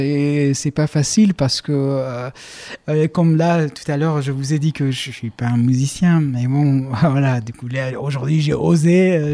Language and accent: French; Iran; French is a second language; now in France; je suis kurde de l'Iran, en tout cas. Je suis allé à Téhéran, j'ai vécu à Téhéran. Et après, je suis encore allé au Kurdistan d'Irak.